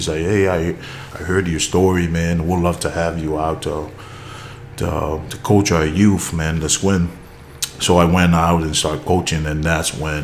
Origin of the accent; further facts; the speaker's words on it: American Samoa; also born or lived in Seattle; now in Sequim, United States; When my wife is from here, so I'm born and raised in American Samoa. Between Hawaii and New Zealand.